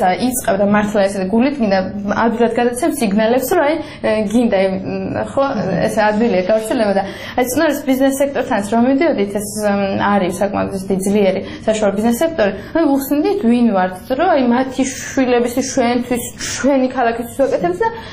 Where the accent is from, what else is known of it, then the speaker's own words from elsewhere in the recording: Tsnori, Kakheti, Georgia; 91 წელს დავიბადე და გავიზარდე პრინციპში დედათა წნორში. ესე იგი არ ქალაქის სტატუსი მატარებელი ჩვენი დასახლება, მაგრამ არაფერი არ გამორჩა შოლობრი სოფლისგან. იქ დავიბადე, იქ ცხოვრობდით და მთელი ჩემი ბავშვობა იყო ესეთი